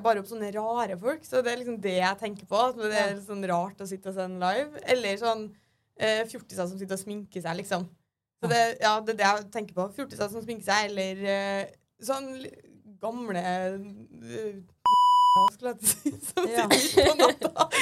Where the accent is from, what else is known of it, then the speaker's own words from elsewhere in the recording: Trøndelag, Norway; accent: Trøndersk; Jeg snakker trøndersk, så den skjønner ikke hva jeg sier.